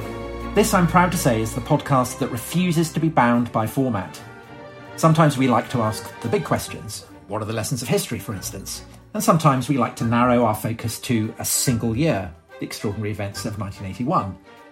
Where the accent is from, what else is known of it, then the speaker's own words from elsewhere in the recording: United Kingdom; Okay, this is, we're both British, and I apologise to non-British listeners